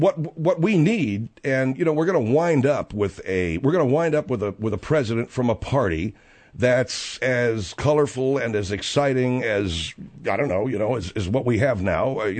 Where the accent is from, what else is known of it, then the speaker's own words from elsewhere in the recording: California, United States; Did you hear about this stuff in Pasadena and Arcadia? And this is my hometown out there in the San Gabriel Valley in Southern California, folks.